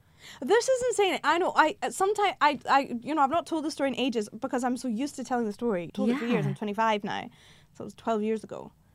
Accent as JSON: {"language": "English", "town": "Killearn", "region": "Scotland", "country": "United Kingdom", "said": "Well, I'm a girl from Scotland in a random village called Killearn."}